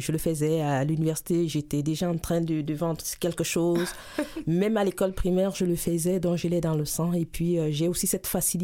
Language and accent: French; Cameroon; now in Canada; je suis venue directement du Cameroun